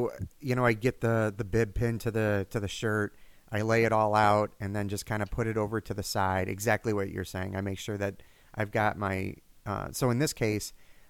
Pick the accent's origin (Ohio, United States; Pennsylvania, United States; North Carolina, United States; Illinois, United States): Illinois, United States; Champaign; born, down in Champaign-Urbana.